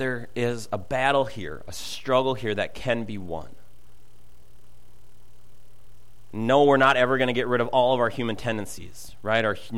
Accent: Minnesota, United States; accent: Minnesota; I can't say those words together and without my Minnesota accent, so I made you guys say it.

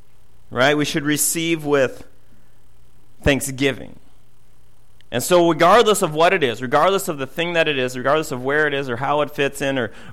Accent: Minnesota, United States; I'm Minnesotan, so I'll say no thank you for the cookies the first two times

